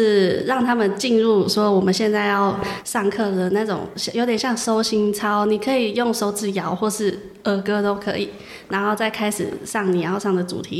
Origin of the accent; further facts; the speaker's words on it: Hualien, Hualien County, Taiwan; 然后再加上花莲的人很可爱，然后我也想把我在外地学到的一些生活态度带回我家乡。